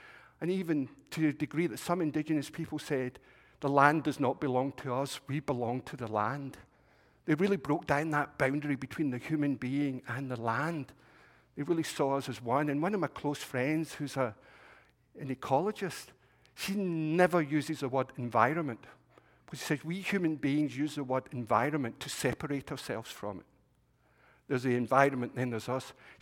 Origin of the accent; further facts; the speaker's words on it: Scotland, United Kingdom; Now, I'm Scottish. We don't do happiness. We're kind of grumpy.